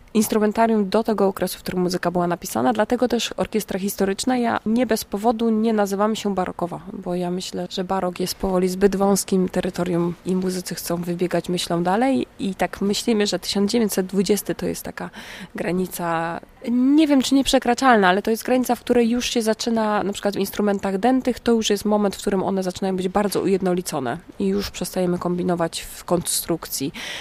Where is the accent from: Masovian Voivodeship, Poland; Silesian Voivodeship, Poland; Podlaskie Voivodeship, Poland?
Silesian Voivodeship, Poland; gdzie byliśmy totalnie skupieni jako Ślązacy na takim ciężkim przemyśle